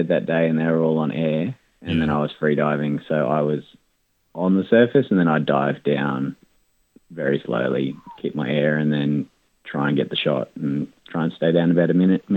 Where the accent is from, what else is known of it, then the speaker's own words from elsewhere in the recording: Cooma, New South Wales, Australia; I have a gallery in my hometown of Cooma